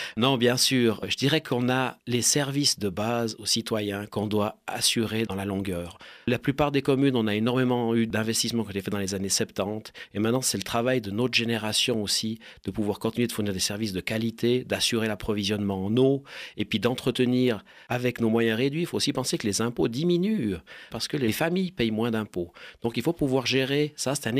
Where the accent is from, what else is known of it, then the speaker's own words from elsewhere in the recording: Chamoson, Valais, Switzerland; moved away as an adult; Je suis originaire du village. Bon, j'ai eu la chance à 18 ans de quitter le village pendant une quinzaine d'années pour rouler ma bosse en dehors du Valais, à l'étranger. Mais c'est vrai que je suis retourné en Valais il y a une douzaine d'années.